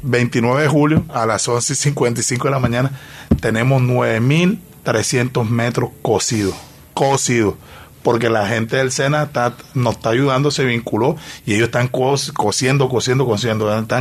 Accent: Barranquilla, Atlántico, Colombia; somos barranquilleros, que somos junioristas

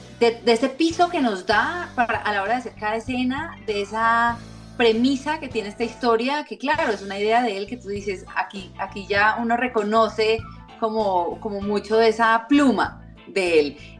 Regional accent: Colombia; no solamente para nosotros como colombianos

